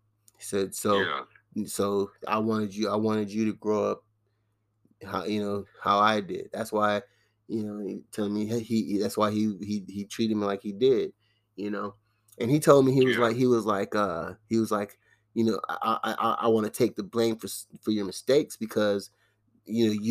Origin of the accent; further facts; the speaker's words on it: Compton, California, United States; I said, I'm from Compton, and I don't think someone from Compton is supposed to be in a Long Beach gang.